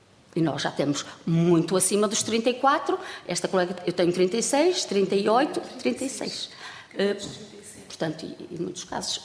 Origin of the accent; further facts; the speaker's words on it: Celorico de Basto, Norte, Portugal; nós de Solico de Basto, lá do Ponto Norte.